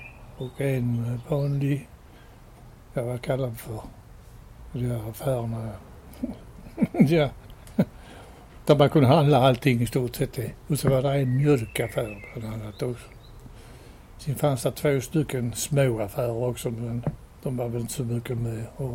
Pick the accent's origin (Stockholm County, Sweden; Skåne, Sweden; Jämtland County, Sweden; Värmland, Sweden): Skåne, Sweden; Abbekås; Nej, jag är född i Abbekås.